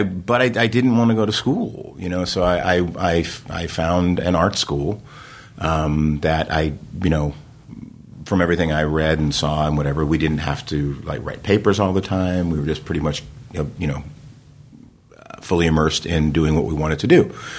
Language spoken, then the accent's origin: English; New Jersey, United States; So I mean, I grew up in New Jersey. I was doing theater, and it was sort of like, well, you know, you're not going to be an actor because, like, you need to go get a job.